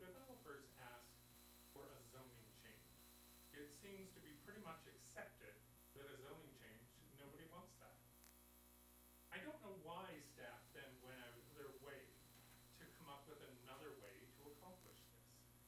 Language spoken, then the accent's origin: English; Eagle Head, Nova Scotia, Canada; I grew up in Eagle Head.